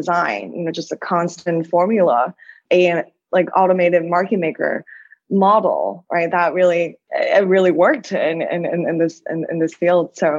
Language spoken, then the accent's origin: English; China; now in United States; I grew up in China, educated in the States, worked on Wall Street, then pivoted to crypto.